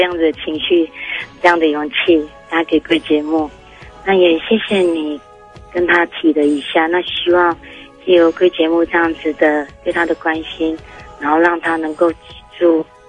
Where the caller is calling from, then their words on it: Changhua County, Taiwan; 那像我们彰化这边，可能只是一个小毒窟